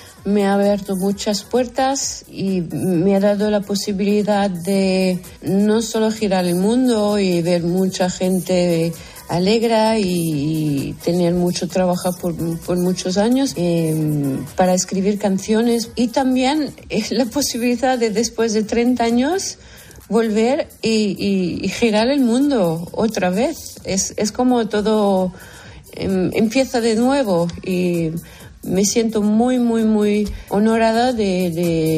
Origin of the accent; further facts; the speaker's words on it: Denmark; Spanish is a second language; Yo que soy danesa, yo entiendo por qué todo el mundo se va en España para hacer las vacaciones.